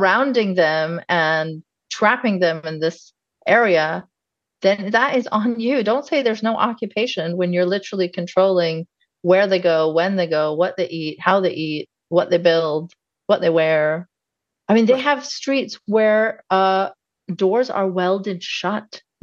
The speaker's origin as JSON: {"language": "English", "country": "Saudi Arabia", "tie": "born or raised there", "said": "growing up in Saudi Arabia, you think, especially as someone who's critical of it, you think, wow, this is a very oppressive country"}